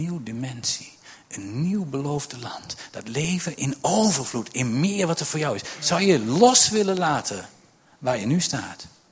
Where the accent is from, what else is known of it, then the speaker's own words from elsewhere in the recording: Netherlands; Dat vinden wij vaak lastig als Nederlanders.